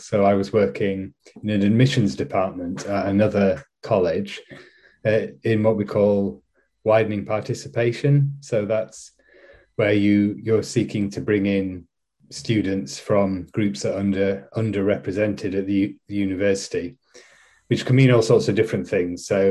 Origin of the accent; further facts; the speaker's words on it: Yorkshire and the Humber, United Kingdom; now in Cambridge, United Kingdom; So I'm from West Yorkshire. Yeah, I believe that's second on God's list. Yes. So I'm from Yorkshire, and that's where I grew up.